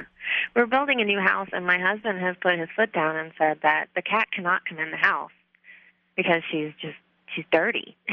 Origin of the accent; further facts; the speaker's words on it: Jacksonville, Florida, United States; I'm from Jacksonville, Florida.